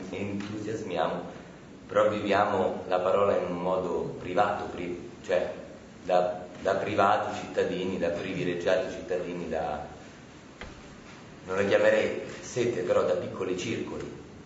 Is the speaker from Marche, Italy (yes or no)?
no; Rome, Lazio, Italy; io ho provato nel mio quartiere di periferia, io sono di Roma